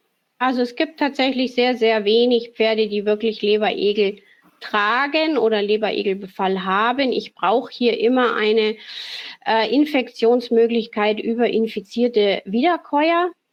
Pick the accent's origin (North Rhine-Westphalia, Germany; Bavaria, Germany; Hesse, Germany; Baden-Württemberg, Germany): Bavaria, Germany; Schliersee; ich bin in Oberbayern aufgewachsen, da ist es ja auch gang und gäbe, also ich komme ja vom Schliersee, also mitten aus der Berggegend